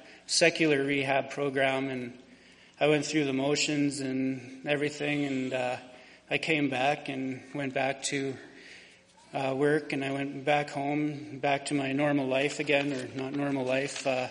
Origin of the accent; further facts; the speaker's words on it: Nipawin, Saskatchewan, Canada; born there; I was born in Nipawin, Saskatchewan.